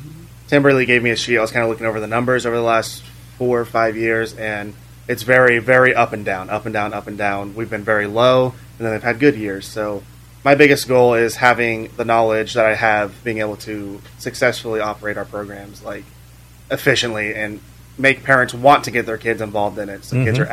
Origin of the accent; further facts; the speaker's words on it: Bedford, Iowa, United States; I'm from Bedford, Iowa.